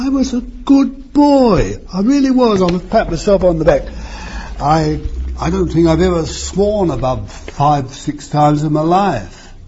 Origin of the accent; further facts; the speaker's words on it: London, United Kingdom; born there; I was born in the East End of London, I couldn't play with them.